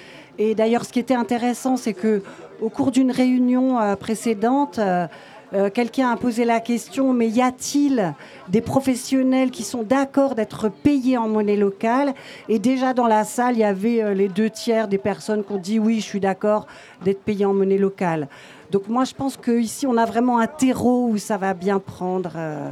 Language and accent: French; La Roche-sur-le-Buis, Auvergne-Rhône-Alpes, France; moi, je viens de La Roche-sur-le-Buis